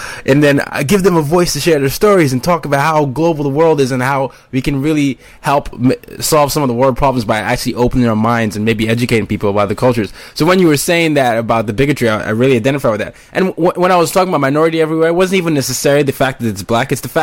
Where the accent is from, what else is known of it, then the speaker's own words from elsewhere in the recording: Nigeria; because I was from Nigeria